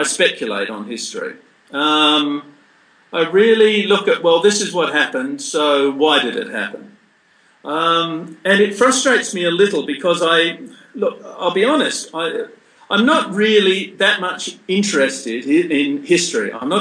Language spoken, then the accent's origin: English; England, United Kingdom; It interested me, of course, because I'm a POM, you know. I was from England originally.